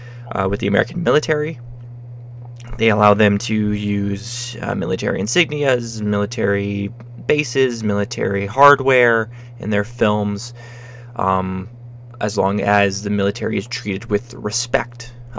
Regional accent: Canada; it always struck me that they came out around Remembrance Day, particularly being Canadian.

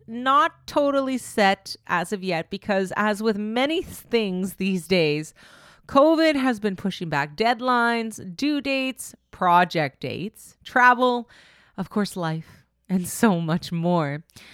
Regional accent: Brokenhead, Manitoba, Canada; I'm from Broken Head, Ojibwe Nation here in Manitoba, not too far from Winnipeg. And … I'm from the Fish Clan.

